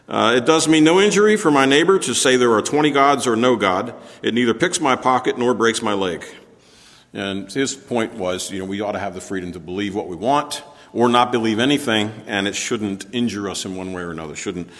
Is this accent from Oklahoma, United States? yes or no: no; Maryland, United States; I come from Maryland, I'm a Marylander